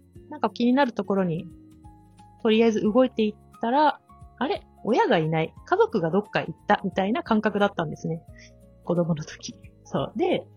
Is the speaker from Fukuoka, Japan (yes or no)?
yes; Fukuoka, Japan; 私は福岡県出身で、小中高大学と社会人3年目ぐらいまではもうずっと福岡で、過ごしてきました。